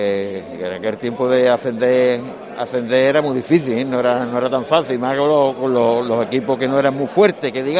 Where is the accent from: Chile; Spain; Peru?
Spain; Cádiz, Andalusia; aparte de ser de Cádiz, que soy de Cádiz